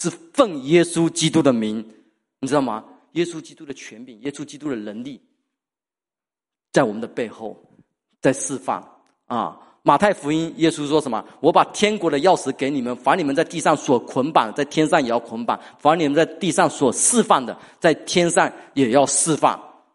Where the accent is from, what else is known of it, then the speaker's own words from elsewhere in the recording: Fujian, China; 爱拼才会赢嘛，对不对？我们福建人说的，爱拼才会赢